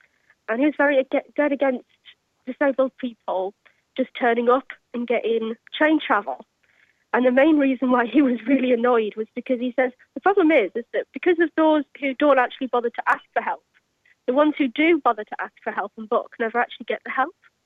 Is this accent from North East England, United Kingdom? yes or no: yes; Durham, North East England, United Kingdom; Well, I'm from Durham. It's a very small city, but in actual fact, I used to call it a village. It's that small.